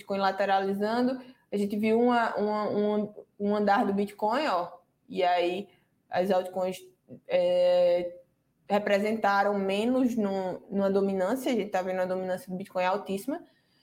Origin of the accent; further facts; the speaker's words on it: Recife, Pernambuco, Brazil; E eu falo, ó, eu tenho, eu sou de Recife